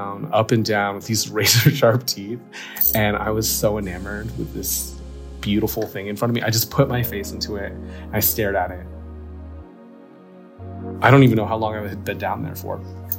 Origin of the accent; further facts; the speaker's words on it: Cebu City, Central Visayas, Philippines; born there; I was adopted from Cebu City.